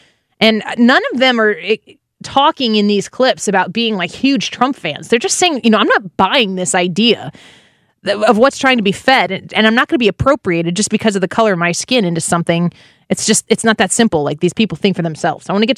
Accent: Midwest, United States; I am a Christian, I am a mother, I am a wife, I am a Midwesterner

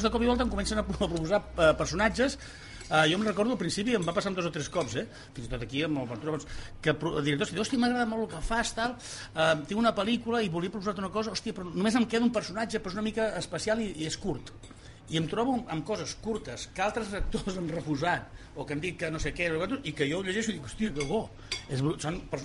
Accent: Catalonia, Spain; accent: Catalan; Però si jo tinc accent català

